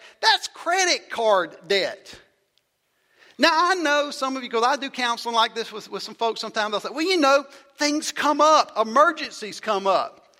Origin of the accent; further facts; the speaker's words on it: Mississippi, United States; Because I grew up in South Mississippi, public school education.